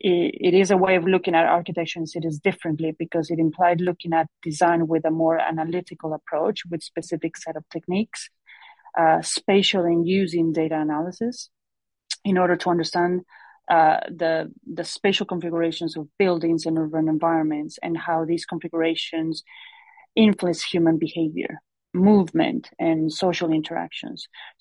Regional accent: Monterrey, Nuevo León, Mexico; So my journey started in Mexico. I'm from a city called Monterrey, Mexico. It's my hometown, and I studied architecture and a master's in urban design and sustainable development from Tec de Monterrey.

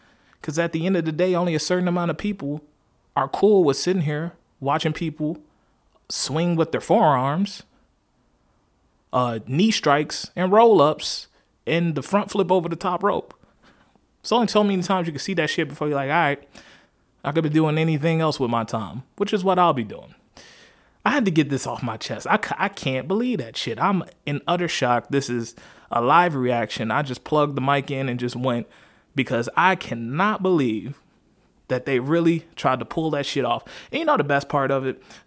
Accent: Chicago, Illinois, United States; and I'm from Chicago.

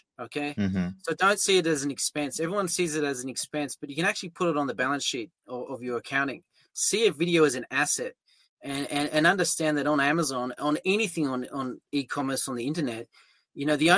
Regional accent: Sydney, New South Wales, Australia; now in Osaka, Japan; But I live in Osaka, Japan right now, but I'm from Sydney, Australia myself.

